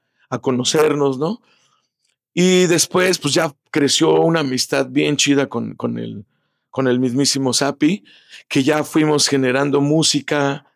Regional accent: Mexico City, Mexico; O sea, yo soy chilango, ¿no? Y de feño, ¿no? Porque crecí en el DF.

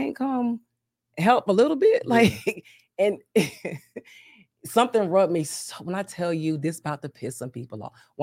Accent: Bristol, Pennsylvania, United States; I do two big events in my hometown of Bristol, Pennsylvania every year.

